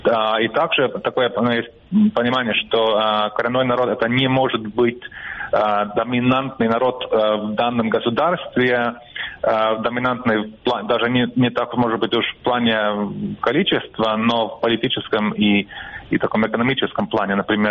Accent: Estonia; Например, я эстонец

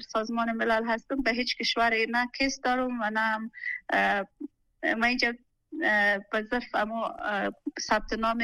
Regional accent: Afghanistan; now in Pakistan; ما افغان هستیم اینجا زندگی میکنیم

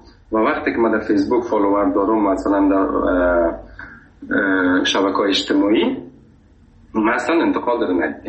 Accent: Afghanistan; گفتم از افغانستان.

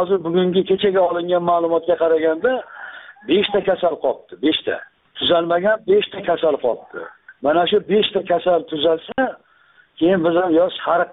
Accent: Akhsikent, Namangan Region, Uzbekistan; born there; men tug'ilgan joy Yangi Axsi deyilgan, eski Axsi

